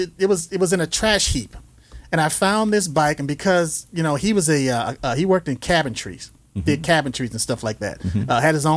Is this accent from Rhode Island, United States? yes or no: no; Los Angeles, California, United States; But growing up in South Central LA, I didn't necessarily like going to high school.